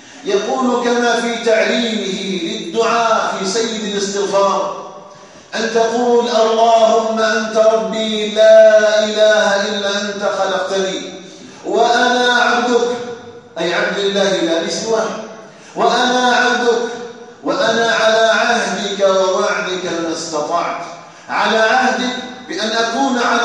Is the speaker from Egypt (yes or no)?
no; Algeria; أن يجعل بلدنا الجزائر آمنا مطمئنا وسائر بلاد